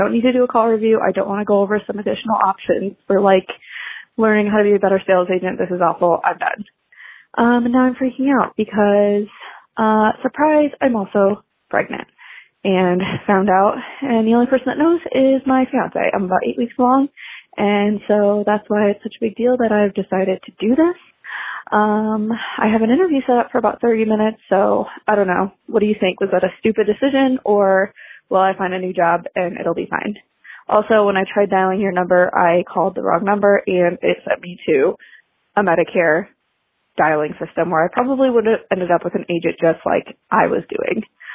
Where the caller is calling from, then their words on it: Colorado, United States; I'm calling in from Colorado.